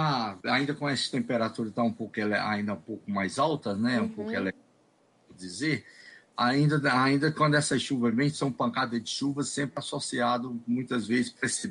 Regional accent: Bahia, Brazil; Eu sou da Bahia

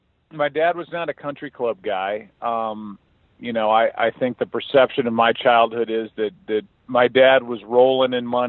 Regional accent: St. Louis, Missouri, United States; Yeah, in fact, it happened at a golf course in my hometown of St. Louis called Boone Valley

